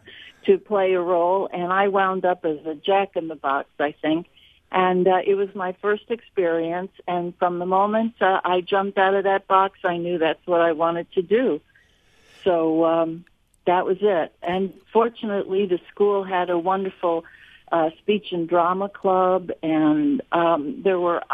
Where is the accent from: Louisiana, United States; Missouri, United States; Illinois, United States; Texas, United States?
Missouri, United States; St. Louis; now in New York, United States; And I have some of, my fondest memories at both schools and growing up in St. Louis. So I had a terrific time there and looked forward to going to New York to become an actress.